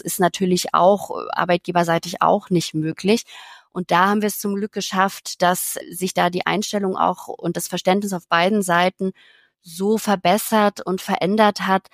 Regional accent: Bavaria, Germany; ich bin ursprünglich in Bayern aufgewachsen, ich habe in Österreich zum Teil studiert

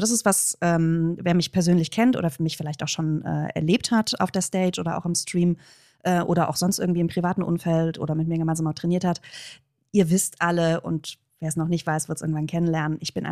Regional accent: North Rhine-Westphalia, Germany; ich bin selber auch Rheinländerin.

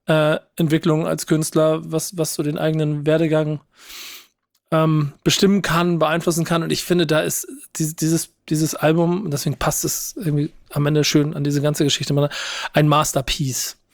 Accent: Hamburg, Germany; wo ich als Hamburger mit Berlin noch immer ein bisschen in meinen im musikalischen, innerlichen Kämpfen war.

